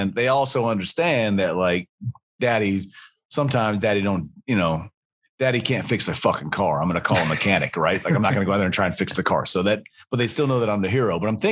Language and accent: English; North Carolina, United States; So that's when I grew up in North Carolina, we used to go anywhere you want to go.